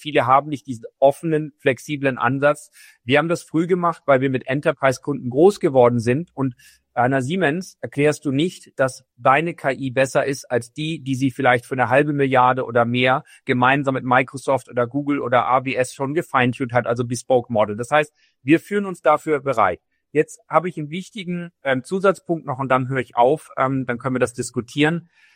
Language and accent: German; Hamburg, Germany; accent: Hamburg; Ich komme auch aus Hamburg, das hört man meiner Mundart an.